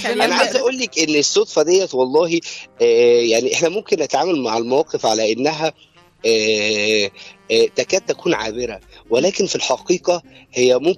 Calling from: Cairo, Cairo Governorate, Egypt; من القاهره.

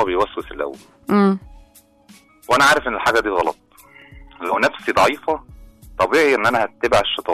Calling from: Suez, Suez Governorate, Egypt; من السويس.

